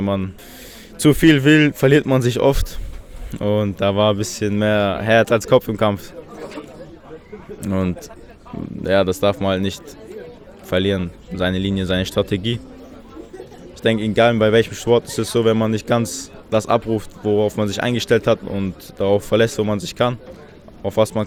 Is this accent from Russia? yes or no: yes; Chechnya, Russia; Ich komme aus Tschetschenien.